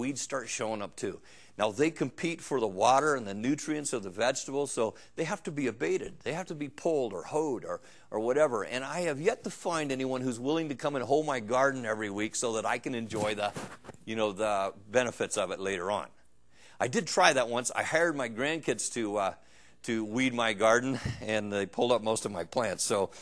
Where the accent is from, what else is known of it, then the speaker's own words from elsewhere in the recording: Arkansas, United States; I'm from Arkansas, so yeah, I might plant a little different garden than you.